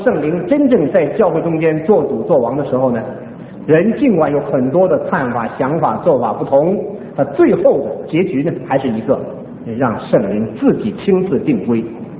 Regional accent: China; 我们中国人都有天的观念，都懂得敬天畏人

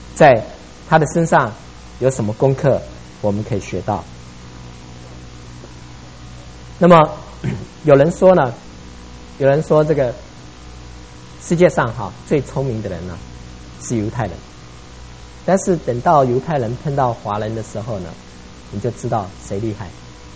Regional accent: Taiwan; 你不像我们在台湾成长的过程里面呢，需要经过很多的竞争

